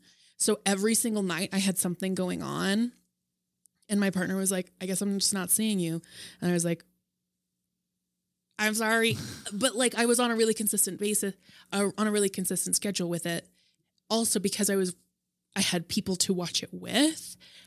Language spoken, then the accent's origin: English; Salt Lake City, Utah, United States; They just started and that's my hometown, homie.